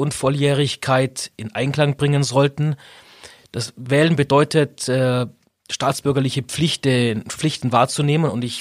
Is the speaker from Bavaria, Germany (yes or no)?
yes; Augsburg, Bavaria, Germany; also born or lived in Illertissen; Ich bin 45 Jahre alt, in Illertissen geboren, weil meine Eltern dort zufälligerweise vor 45 Jahren gewohnt haben. Bin aber Augsburger durch und durch, habe in Augsburg studiert